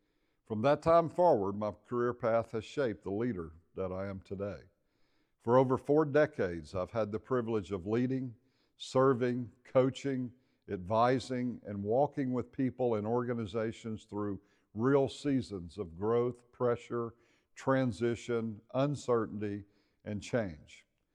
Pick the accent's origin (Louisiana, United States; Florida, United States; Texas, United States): Louisiana, United States; I'm originally from Louisiana, from a very small, low-income town.